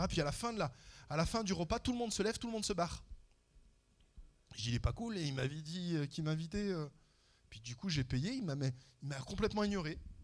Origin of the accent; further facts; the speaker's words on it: France; also born or lived in Canada; Je dis « Ah bah dis donc, c'est pas comme ça chez nous en France. Hein. »